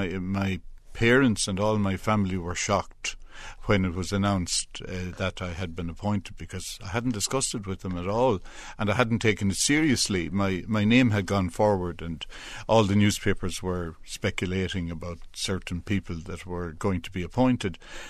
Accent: Keena, County Longford, Ireland; Well, I grew up in a rural part of County Longford. Keena is the name of the parish. Close to Ballymahon would be the town that most people would recognise, Goldsmith, the country. Had a very happy childhood there.

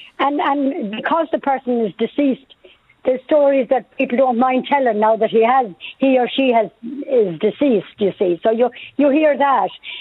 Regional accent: Connacht, Ireland; At the minute, I live in Loch Inn, but I came originally from Mayo.

